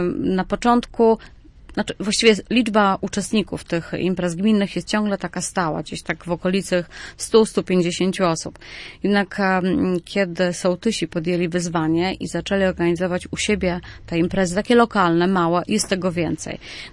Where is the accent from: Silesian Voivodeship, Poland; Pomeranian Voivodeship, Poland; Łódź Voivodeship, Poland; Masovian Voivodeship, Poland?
Pomeranian Voivodeship, Poland; Dębnica Kaszubska; Ja jestem z Dębnicy Kaszubskiej od urodzenia.